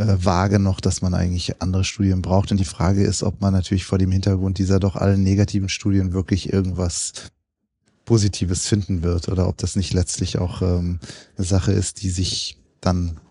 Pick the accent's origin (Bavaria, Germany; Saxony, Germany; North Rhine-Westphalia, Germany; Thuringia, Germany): Bavaria, Germany; ich komme aus Unterfranken